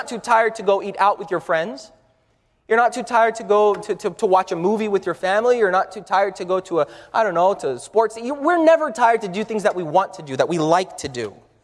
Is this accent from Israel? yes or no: no; Brazil; also born or lived in Germany; I'm from Brazil, all right? So we like soccer.